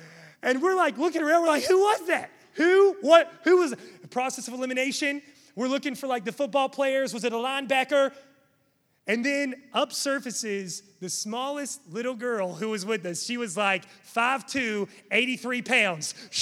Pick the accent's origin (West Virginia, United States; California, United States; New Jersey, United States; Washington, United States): West Virginia, United States; now in Charlotte, United States; I'm from West Virginia, for those of you who don't know that. I feel like I tell you all the time, at least once a month. But anyway, in West Virginia, growing up there, there's not a whole lot of things to do.